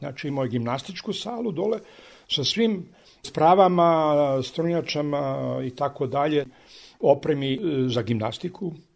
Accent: Belgrade, Serbia; Ja sam odrastao u Sava Mali, dole u Balkanskoj ulici.

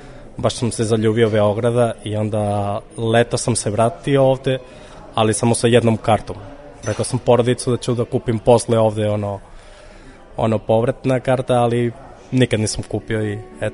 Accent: Barcelona, Catalonia, Spain; Serbian is a second language; moved away as an adult; now in Belgrade, Serbia; živim u Beogradu već 10 i po godina, manje više, skoro 11. A ja sam iz Barcelone

